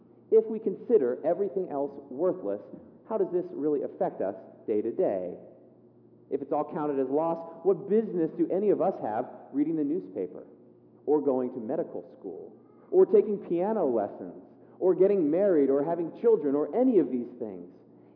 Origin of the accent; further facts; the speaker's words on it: California, United States; When I was growing up in California, back with my clock radio, my church in the summertime would take a yearly mission trip down to the northern slums of Mexico, just outside of Tijuana.